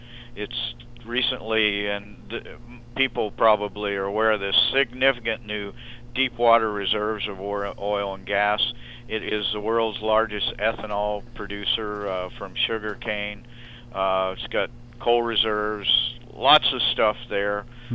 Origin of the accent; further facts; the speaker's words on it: Albuquerque, New Mexico, United States; the cars are newer and in better shape than anything I see in my hometown, Albuquerque, New Mexico.